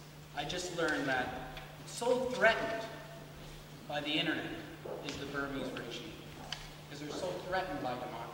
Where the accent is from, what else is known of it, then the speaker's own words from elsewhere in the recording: Canada; I'm a Canadian.